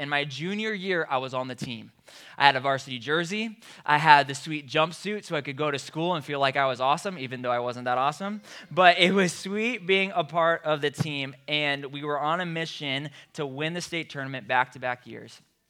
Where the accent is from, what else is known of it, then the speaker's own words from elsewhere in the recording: Marion, Iowa, United States; Growing up, I grew up in Marion and went to Linmar High School, and basketball became my favorite sport by far at a very early age.